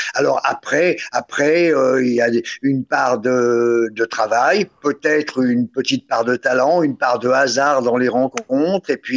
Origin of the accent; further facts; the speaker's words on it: Paris, Île-de-France, France; J'étais au lycée à Paris, puisque je suis parisien